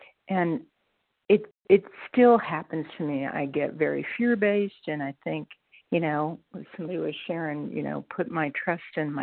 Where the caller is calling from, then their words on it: Georgia, United States; I'm calling from Georgia